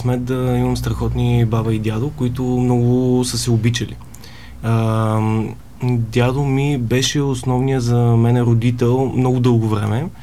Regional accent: Targovishte, Targovishte Province, Bulgaria; Аз съм родом от Търговище

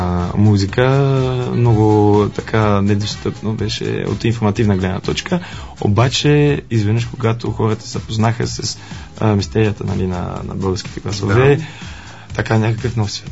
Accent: Belgium; Bulgarian is a second language; Аз съм от Белгия

